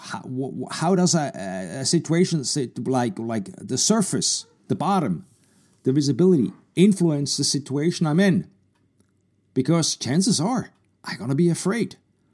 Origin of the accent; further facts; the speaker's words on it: Switzerland; moved away as an adult; now in United States; I grew up in Switzerland, so I was kind of naive. When I came to the U.S. end of the 80s